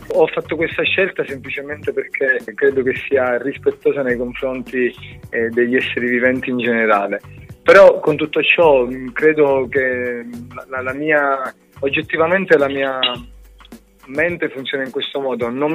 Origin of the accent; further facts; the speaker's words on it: Palermo, Sicily, Italy; accent: Sicilian; now in Grosseto, Italy; sono di Palermo e ha 15 anni che vivo a Grosseto, ma è più forte di me, il mio accento siculo non va via.